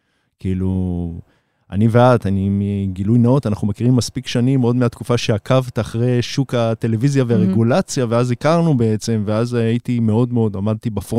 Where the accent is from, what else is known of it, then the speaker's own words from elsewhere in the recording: Beersheba, Southern District, Israel; אני גדלתי בבאר שבע